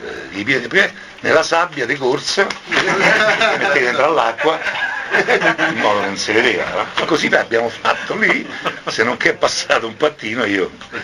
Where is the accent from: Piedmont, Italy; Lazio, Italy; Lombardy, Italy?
Lazio, Italy; Rome; born there; io sono nato a Roma, a Via Giulia. Però mio padre era di Portici.